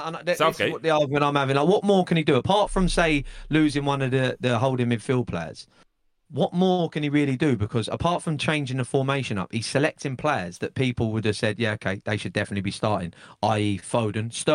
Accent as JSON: {"language": "English", "region": "England", "country": "United Kingdom", "said": "But I just want to, as an Englishman"}